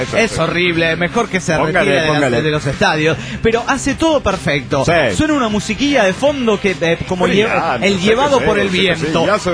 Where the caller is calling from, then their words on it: Córdoba, Argentina; de Córdoba, Argentina.